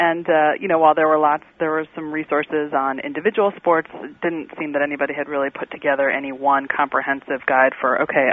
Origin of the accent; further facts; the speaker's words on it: Chicago, Illinois, United States; I am a Chicago native. I was born in Evanston, just north of the city, and grew up here.